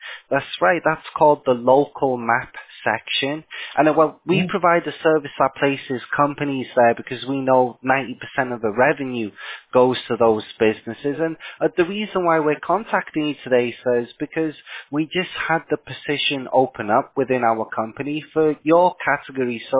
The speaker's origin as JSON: {"language": "English", "town": "Fountain Valley", "region": "California", "country": "United States", "said": "We're actually from Fountain Valley, California, so yeah, that's right."}